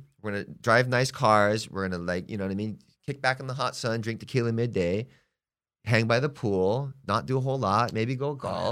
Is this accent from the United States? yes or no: yes; Hawaii, United States; now in Palm Springs, United States; Hey, I'm from Hawaii, okay? I'm living here for X amount of time. I'm getting to know Palm Springs, and it's a gay community.